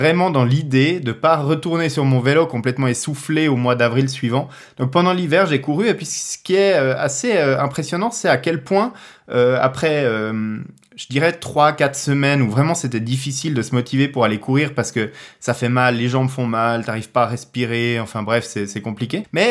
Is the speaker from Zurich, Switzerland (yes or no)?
yes; Zurich, Switzerland; J'ai fait 2014 à Zurich, donc chez moi en Suisse.